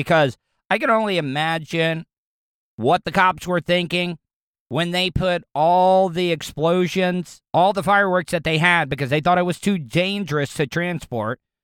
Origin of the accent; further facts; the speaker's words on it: the South, United States; especially growing up in the South, we always would have Roman candle fights